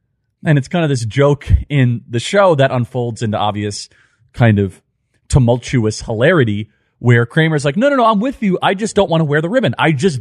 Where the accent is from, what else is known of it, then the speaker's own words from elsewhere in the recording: United States; I grew up in America where race meant nothing to me.